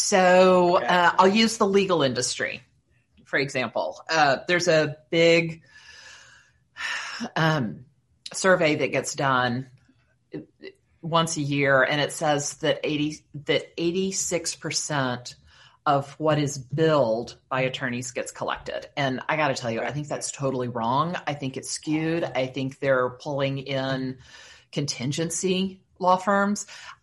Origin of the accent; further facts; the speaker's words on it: Fort Worth, Texas, United States; also born or lived in Virginia; So I grew up in Fort Worth, Texas, which is where I am. I'm fifth generation, sixth generation Fort Worth. Like basically we've been here since the Civil War.